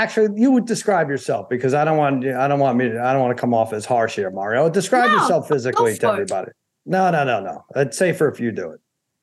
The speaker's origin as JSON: {"language": "English", "town": "Brooklyn", "region": "New York", "country": "United States", "tie": "born there", "said": "Yes, I was born in Brooklyn."}